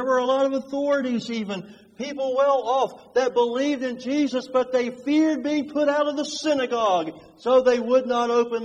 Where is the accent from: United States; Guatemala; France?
United States; West Virginia; Now, you know, I'm from West Virginia, so don't hold that against me.